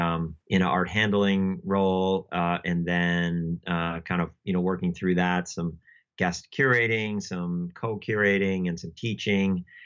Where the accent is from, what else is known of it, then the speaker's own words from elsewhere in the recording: New York, United States; I grew up in the Finger Lakes area here near Rochester, and then I went to undergrad in Asheville, North Carolina